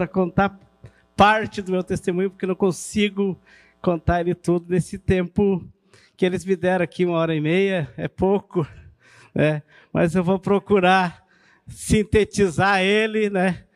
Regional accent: Paraná, Brazil; moved away as an adult; Na verdade, sou paranaense, eu e minha esposa.

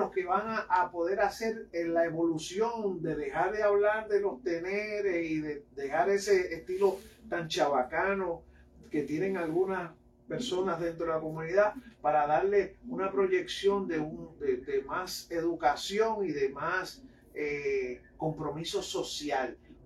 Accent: Dominican Republic; now in Puerto Rico; Nosotros como dominicanos, como dominriqueños, tenemos que evolucionar hacia cosas más espirituales.

